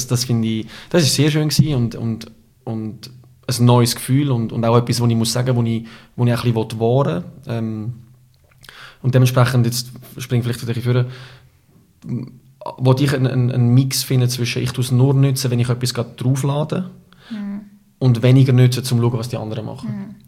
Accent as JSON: {"language": "German", "country": "Switzerland"}